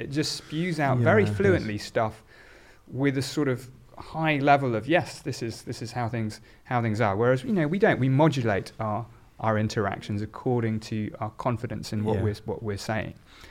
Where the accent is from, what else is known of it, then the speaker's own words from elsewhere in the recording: Oxford, South East England, United Kingdom; born there; I was born in Oxford, which would have been true